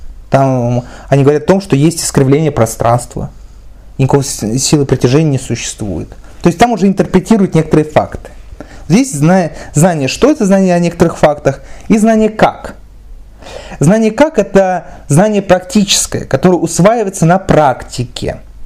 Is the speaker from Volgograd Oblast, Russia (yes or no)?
yes; Volgograd, Volgograd Oblast, Russia; Волгоград, допустим, собственно, откуда я, мой родной город, центр мира, я полагаю.